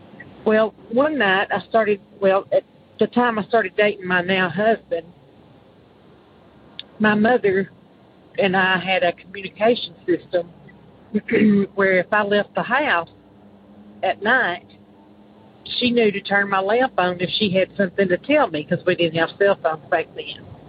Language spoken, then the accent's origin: English; Texas, United States; I'm from Extreme Northeast Texas.